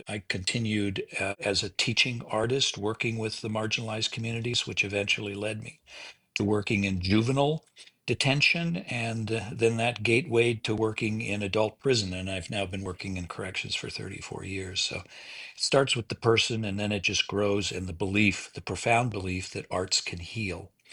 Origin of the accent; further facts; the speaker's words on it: Martin, North Dakota, United States; and then I was raised in Martin, North Dakota, a very small rural community in the middle of North Dakota, and so you have to take care of each other.